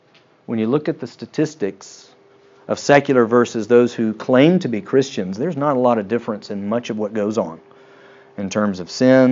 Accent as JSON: {"language": "English", "region": "Tennessee", "country": "United States", "said": "I'm from East Tennessee. I can say this. My family speaks with a really southern accent, a hillbilly accent, and it's just amazing."}